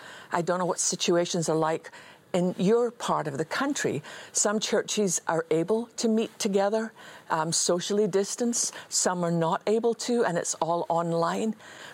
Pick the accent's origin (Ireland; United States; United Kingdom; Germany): United Kingdom; Scotland; I used to volunteer in a children's hospital when I was growing up in Scotland